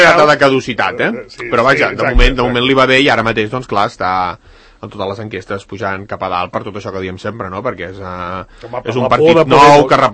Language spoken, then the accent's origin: Catalan; Catalonia, Spain; Que som catalans